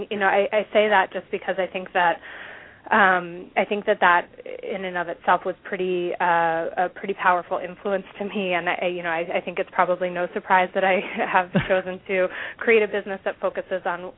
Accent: Philadelphia, Pennsylvania, United States; I grew up around Philadelphia, and I went to high school here for most of the time.

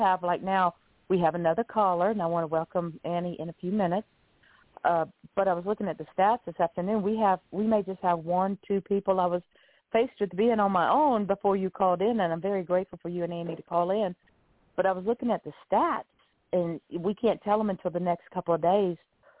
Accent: Augusta, Georgia, United States; now in Pompano Beach, United States; Well, just to tell you a little bit about myself, you know, I grew up in Augusta, Georgia.

